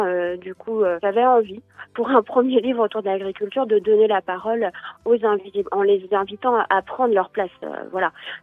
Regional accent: Brittany, France; puisque je suis bretonne

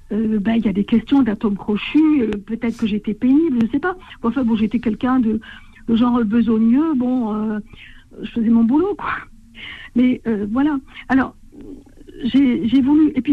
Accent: France; je suis française, si on peut dire.

